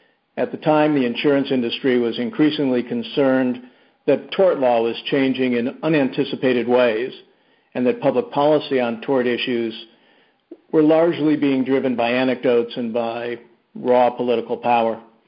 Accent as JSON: {"language": "English", "region": "Michigan", "country": "United States", "tie": "born or raised there", "said": "I grew up in the Detroit suburbs. My father had a community pharmacy, and from the time I was 12, I worked there every Saturday and every summer until I went to college."}